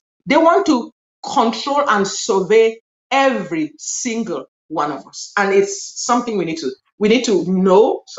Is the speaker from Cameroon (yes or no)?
yes; Cameroon; Cameroon, Nigeria. Originally. Cameroon.